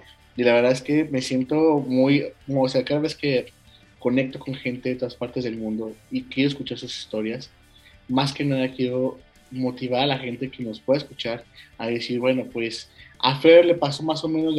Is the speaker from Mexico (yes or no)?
yes; Mexico; acá en México crecimos a veces, bueno, muchos chicos crecimos con novelas también por Disney Channel